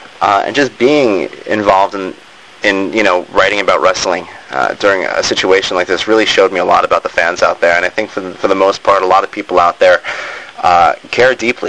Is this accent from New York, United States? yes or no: yes; New York, United States; we're both from New York, so I used to watch ECW like 3 in the morning on MSG channel.